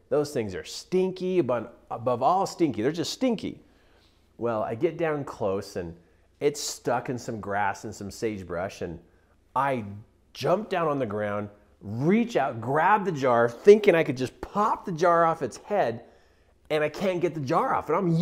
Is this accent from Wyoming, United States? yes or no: yes; Wyoming, United States; Now, I grew up in Wyoming, and this is one of those way back out in the middle of nowhere kind of towns, and there's not much to do.